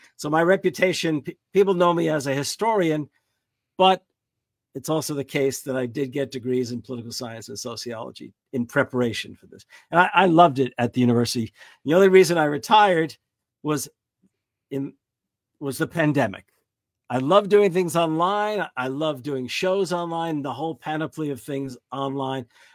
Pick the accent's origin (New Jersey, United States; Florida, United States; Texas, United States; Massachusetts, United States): New Jersey, United States; moved away as an adult; now in Wisconsin, United States; I've been here in Wisconsin for, must be 45 years now. I grew up in the New York City area, mostly on the Jersey side of the Hudson River.